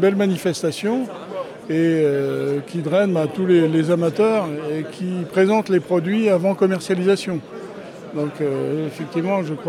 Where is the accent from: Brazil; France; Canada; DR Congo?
France; Hauts-de-France; Ouais, moi, je suis originaire de l'Aisne